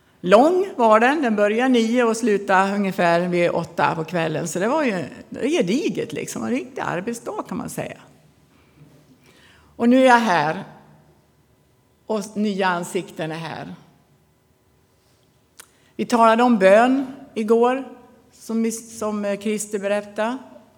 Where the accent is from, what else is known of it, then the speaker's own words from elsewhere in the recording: Avesta, Dalarna County, Sweden; also born or lived in Stockholm / Linköping / Africa; Jag är alltså från Avesta. Där är jag uppfödd. Men jag har bott lite överallt. Jag har bott i Stockholm jag många år. Och jag har bott i Linköping i några år. Och jag har bott i Afrika i 30 år.